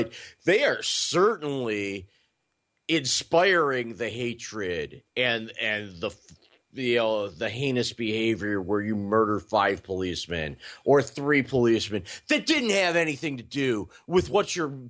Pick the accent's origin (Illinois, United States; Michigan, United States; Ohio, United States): Ohio, United States; Cleveland; peaceful in Cleveland, Ohio for an event that we did not think would be at all peaceful. So I'm happy for my hometown there.